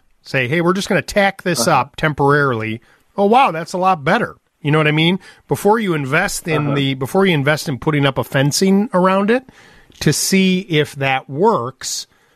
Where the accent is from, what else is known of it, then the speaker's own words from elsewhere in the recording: Wisconsin, United States; Oh, and I'm from Wisconsin.